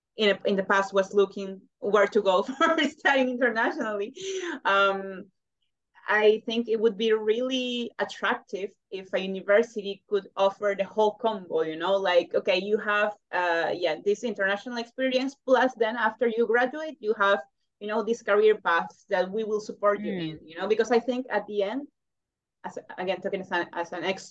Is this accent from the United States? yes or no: no; Peru; English is a second language; I come from Peru, I have never heard any advertisement or anything that would lead me to go to study in Norway